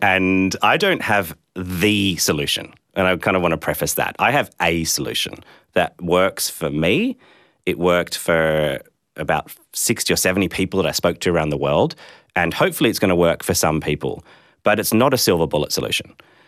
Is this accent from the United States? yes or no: no; Sydney, New South Wales, Australia; So I grew up in Sydney. I went to a private school.